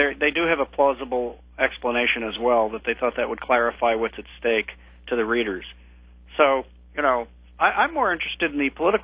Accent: Maine, United States; I'm from Maine myself, so I'm deeply ashamed whenever Susan Collins does something like this.

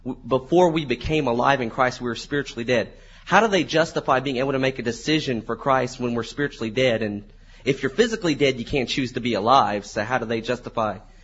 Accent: Greenwood, South Carolina, United States; now in Fort Wayne, United States; from Greenwood, South Carolina, now in the greatest seminary in the world in Fort Wayne, Indiana.

